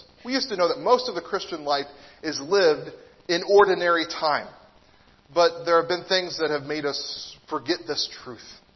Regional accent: United States; born there; I was born in America.

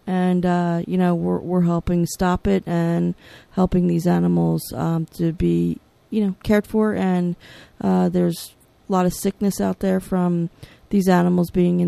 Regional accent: Southampton, United States; I'm from the Southampton area.

